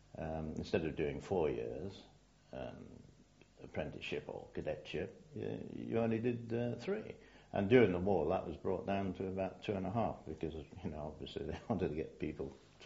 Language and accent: English; Rhyl, Wales, United Kingdom; also born or lived in Bridlington; Well, I was born in Bridlington in East Yorkshire, and then when I was one, we moved to Rhyl in North Wales, which is where I really grew up.